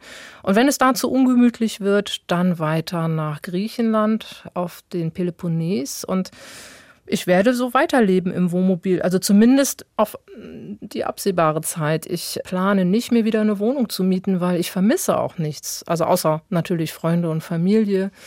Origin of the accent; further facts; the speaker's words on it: Germany; Also ich bin Deutsche, da beißt die Maus keinen Faden ab.